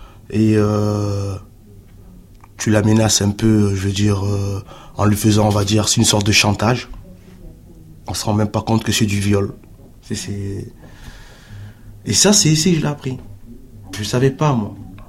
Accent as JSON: {"language": "French", "country": "Cameroon", "said": "Moi, je suis Camerounais."}